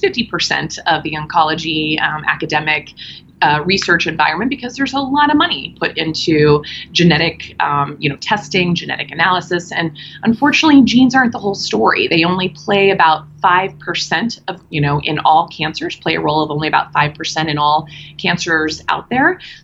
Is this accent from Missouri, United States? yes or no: no; Kansas, United States; I grew up in Kansas, and nobody knew anybody with cancer then.